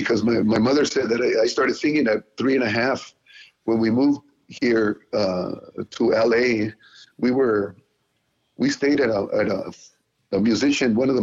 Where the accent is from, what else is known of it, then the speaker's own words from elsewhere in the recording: United States; I didn't understand it because I was raised here in the States, you know.